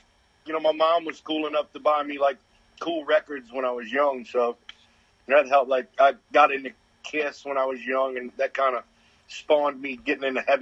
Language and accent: English; New Orleans, Louisiana, United States; But growing up in New Orleans, you got Mardi Gras, you know, which is, you know, got tons of bands in it.